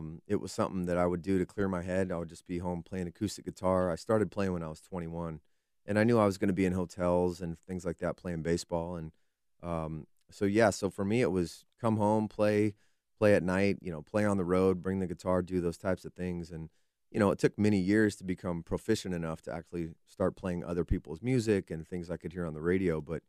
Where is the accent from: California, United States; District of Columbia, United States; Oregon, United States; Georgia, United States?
California, United States; San Diego; also born or lived in Las Vegas; I was born in Vegas, and we lived there till I was seven. So the memories before that, before we moved to San Diego, were short.